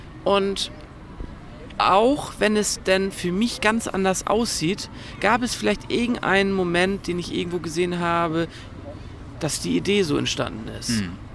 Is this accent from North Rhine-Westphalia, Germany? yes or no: no; Kiel, Schleswig-Holstein, Germany; Aber das war für mich auch ein Highlight als Kieler.